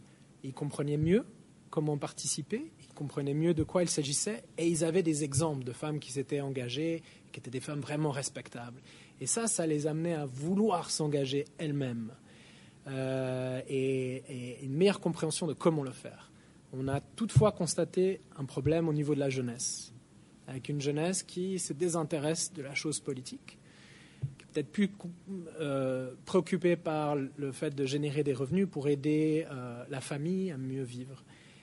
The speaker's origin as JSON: {"language": "French", "country": "Switzerland", "said": "Même moi, je viens de Suisse"}